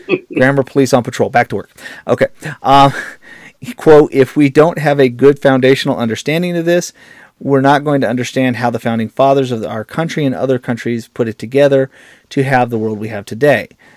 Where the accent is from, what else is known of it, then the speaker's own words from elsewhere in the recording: Indiana, United States; Florida, Indiana. Hey, to my home state, the Hoosiers.